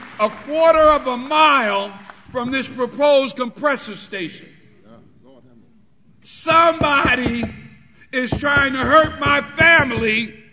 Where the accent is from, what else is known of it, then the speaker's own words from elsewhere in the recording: New Jersey, United States; born there; you can hear my accent. I'm not from the South. I was born in New Jersey